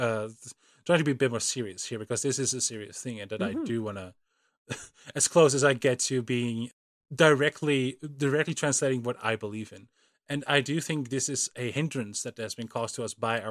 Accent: Netherlands; I'm from the Netherlands, we don't have them.

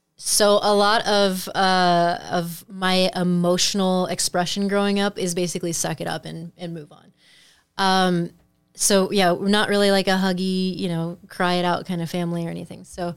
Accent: Midwest, United States; I came out thinking as a Midwesterner, I was like, I have $15,000 saved up.

